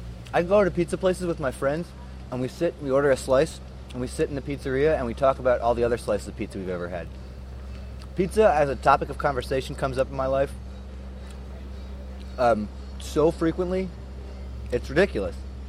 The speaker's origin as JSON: {"language": "English", "region": "New York", "country": "United States", "said": "I'm from New York."}